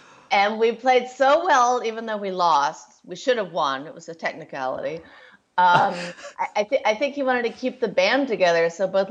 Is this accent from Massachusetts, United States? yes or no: no; Connecticut, United States; I grew up in Connecticut, which, was 45 minutes outside of New York.